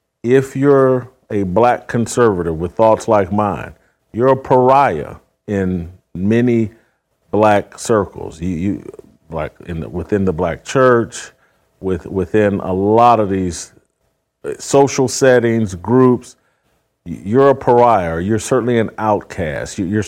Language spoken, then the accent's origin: English; Indianapolis, Indiana, United States; Yeah, I grew up in Indianapolis, Indiana.